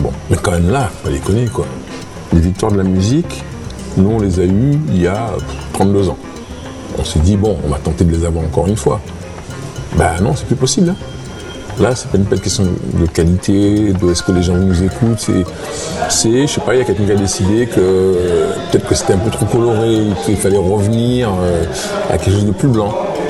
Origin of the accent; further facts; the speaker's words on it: France; Mais comme on est français, on devrait trouver.